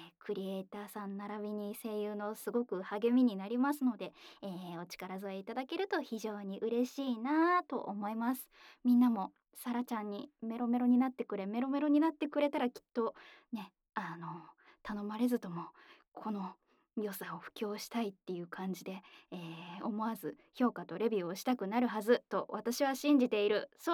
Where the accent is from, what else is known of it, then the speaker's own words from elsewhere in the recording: Kyoto, Japan; 私の出身地である京都府の京都弁の、鬼の末裔ということで